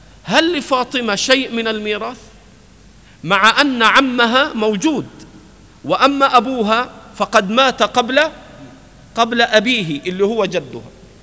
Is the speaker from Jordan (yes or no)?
no; Egypt; هذا القانون عندنا في مصر وفي كثير من البلدان